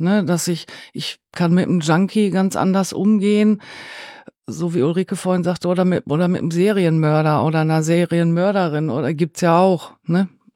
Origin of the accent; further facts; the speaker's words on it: Gelsenkirchen, North Rhine-Westphalia, Germany; Ich komme eigentlich aus Gelsenkirchen